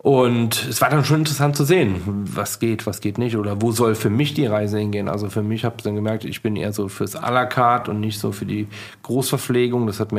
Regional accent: Leverkusen, North Rhine-Westphalia, Germany; Ich komme aus Leverkusen.

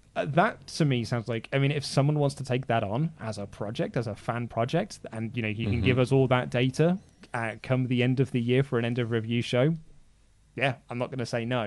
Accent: Ireland; One more thing, Ollie, please use a Guinness glass. It looks wrong. I'm Irish.

